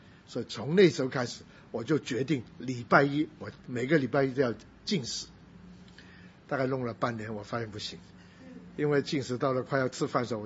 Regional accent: Guangdong, China; 我是广东人，

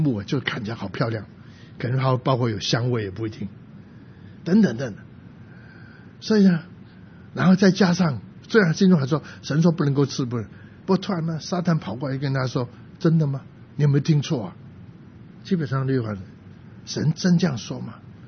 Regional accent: Guangdong, China; 这个话我们广东人更加清楚

